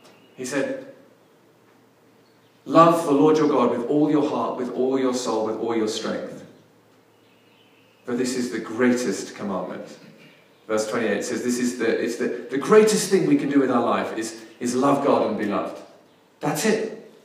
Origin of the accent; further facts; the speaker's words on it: London, United Kingdom; So I was raised in London, in a suburb in London.